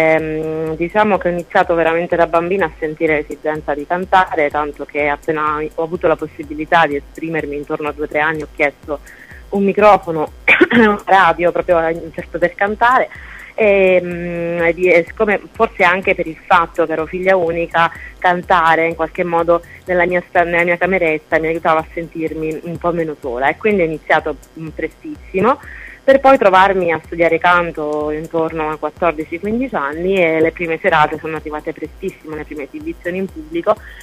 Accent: Abruzzo, Italy; essendo abruzzese, mi sono imbattuta nel terremoto

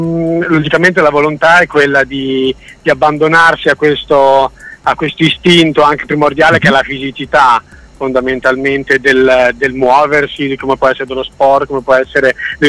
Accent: Emilia-Romagna, Italy; fra Rimini e Ravenna, indubbiamente, che è la mia terra fondamentalmente.

